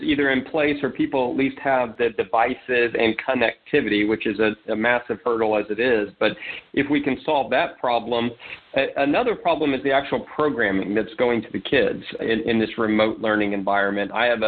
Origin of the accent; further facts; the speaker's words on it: Dallas, Texas, United States; There's Paul Sawyer in my hometown of Dallas.